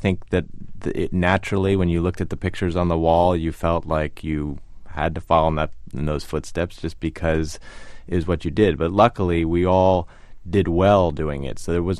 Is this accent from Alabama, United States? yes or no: no; South Orange, New Jersey, United States; We went right back to the town where we grew up in South Orange and Maplewood, New Jersey.